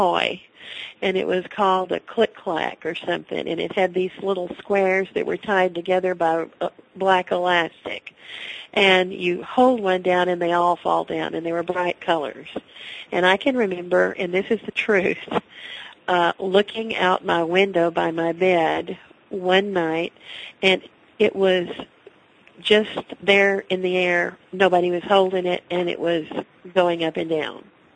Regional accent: United States; I'm American, but in my heart, I'm Italian.

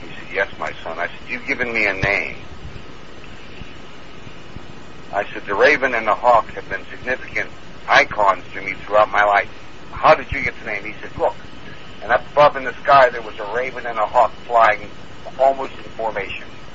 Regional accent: Pennsylvania, United States; born there; That's the exact time I was born in Pennsylvania.

